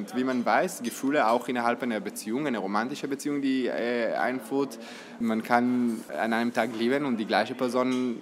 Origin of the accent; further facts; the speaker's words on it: Israel; German is a second language; Und wo kommen Sie her? Und ich sage, aus Israel.